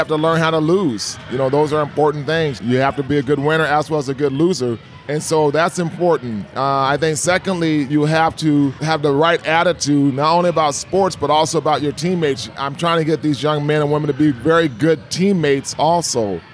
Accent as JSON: {"language": "English", "town": "Portland", "region": "Oregon", "country": "United States", "tie": "born or raised there", "said": "I'm holding the 29th summer basketball camp, our leadership camp I've had here in Portland, Oregon, my hometown, and this is great to be back in my home high school, too."}